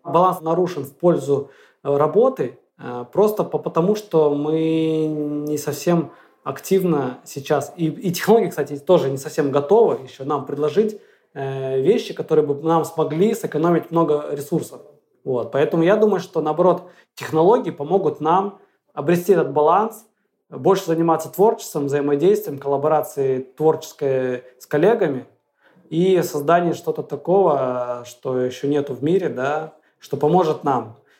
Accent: Kyrgyzstan; moved away as an adult; now in Moscow, Russia; я сам из Киргизии, родился в Киргизии. Ну, когда закончил университет, я переехал в Москву

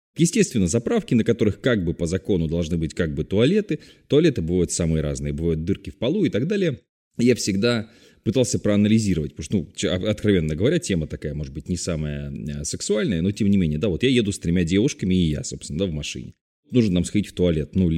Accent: Vorkuta, Komi Republic, Russia; это столица моей родной республики Коми, я же родился в Воркуте.

